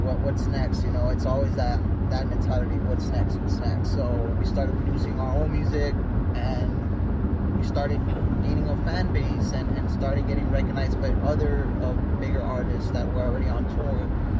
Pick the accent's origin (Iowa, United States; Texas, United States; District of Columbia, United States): Texas, United States; Laredo; We're from Laredo, Texas. It's a small town in Texas, border town in Texas, border town with Mexico. So, yeah, that's where we're at. There's not much, but we were born and raised there.